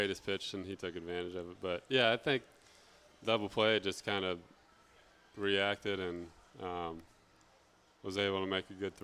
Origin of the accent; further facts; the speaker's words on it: Iowa, United States; We're from Iowa.